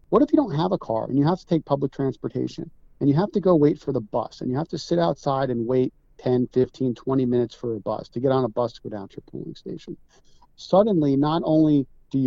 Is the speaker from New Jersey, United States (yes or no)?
yes; New Jersey, United States; You know, I grew up in Jersey. I have a family home at the Jersey Sewer.